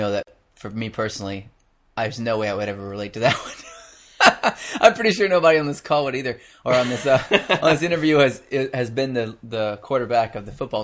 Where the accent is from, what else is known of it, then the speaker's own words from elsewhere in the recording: the South, United States; And of course, in the South where I was, nobody knew the difference. So I'm from the South, so I guess I can say that, but nobody knew the difference.